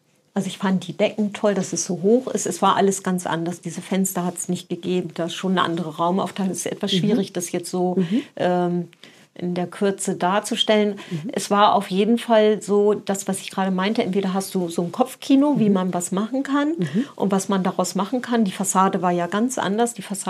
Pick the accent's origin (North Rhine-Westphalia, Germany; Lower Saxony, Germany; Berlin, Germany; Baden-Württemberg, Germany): Lower Saxony, Germany; Ja, also geboren bin ich in der Nähe von Bremen. Also ich fühle mich als Bremerin, aber ich bin eigentlich eine Niedersächsin, und weil wir an der Stadtgrenze aufgewachsen sind.